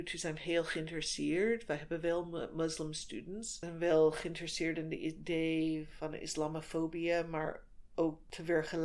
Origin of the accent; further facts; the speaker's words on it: United States; Dutch is a second language; moved away as an adult; now in Netherlands; zal nooit echt Nederlander geworden. Ja. Maar na zoveel tijd buiten Amerika, maar ook toen ik in Amerika woonde, voelde ik niet thuis. Misschien is dat de Joods condition.